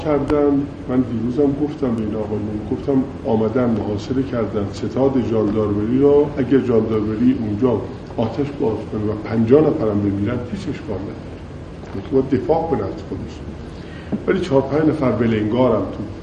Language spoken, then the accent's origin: Persian; Iran; رفتن خودم هم به پاریس به عنوان یه ایرانی که با یه ایرانی دیگه فقط میخواد صحبت بکنه